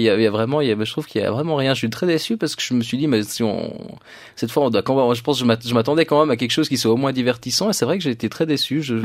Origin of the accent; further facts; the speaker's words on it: Canada; Je suis canadien, c'est facile pour moi d'accéder partout en Amérique du Nord, plus facile qu'ailleurs.